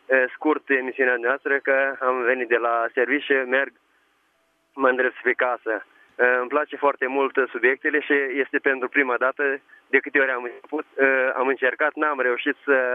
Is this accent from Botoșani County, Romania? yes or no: yes; Botoșani, Botoșani County, Romania; sunt din Botoșani, dar acum o duc în Suceava.